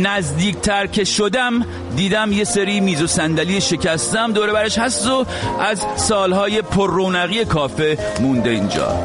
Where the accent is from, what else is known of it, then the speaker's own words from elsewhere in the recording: Iran; من ایرانی هستم